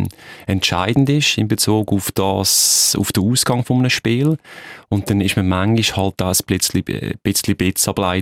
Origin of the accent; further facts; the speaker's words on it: Switzerland; da bin ich auch Schweizer und da bin ich nicht neutral.